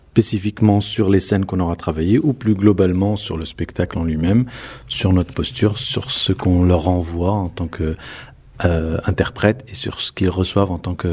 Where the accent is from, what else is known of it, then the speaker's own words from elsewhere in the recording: Tunisia; Moi, je suis tunisien, je ne suis pas algérien